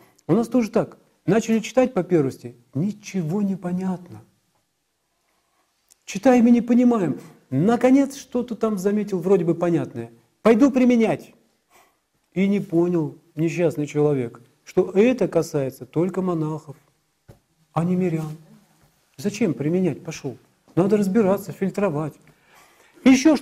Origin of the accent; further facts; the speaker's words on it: Russia; Даже мы из России, побывав здесь, попытались постоять на этом мосту.